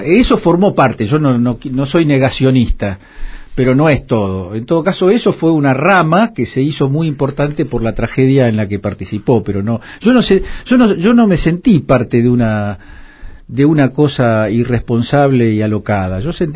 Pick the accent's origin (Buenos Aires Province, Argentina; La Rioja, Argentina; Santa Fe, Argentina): Buenos Aires Province, Argentina; Haedo; born there; Yo nací en Aedo, de viejos que habían vivido en el campo, en la provincia de Buenos Aires. Mis dos hermanas nacieron en el campo, yo como soy el tercero, el último, nací ya con mis viejos instalados en la ciudad.